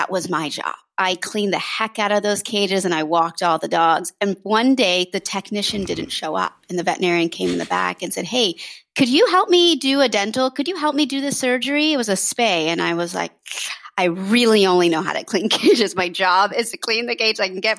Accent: Washington, District of Columbia, United States; So I grew up in Washington, D.C., and I had begged my parents for a dog.

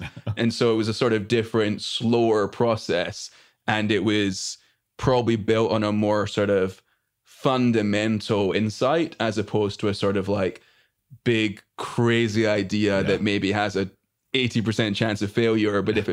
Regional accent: Scotland, United Kingdom; now in United States; I grew up in Scotland where everyone's very sarcastic, very sort of like actually anti-therapy.

